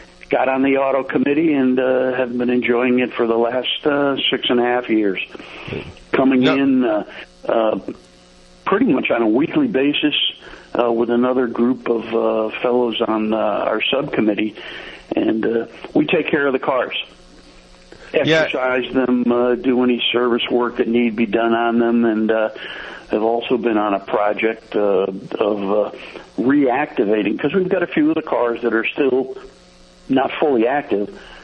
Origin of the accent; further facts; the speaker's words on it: Northeast, United States; moved away as an adult; We're from the Northeast and just wanted to get over this way.